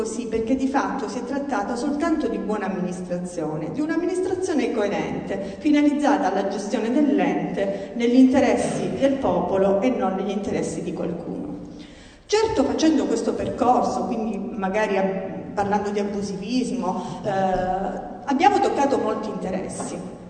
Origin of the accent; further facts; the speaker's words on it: Isola di Capo Rizzuto, Calabria, Italy; io vengo da Isola Capo Rizzuto, un bellissimo paese della costa ionica, un bel paese con 37 chilometri di area marina protetta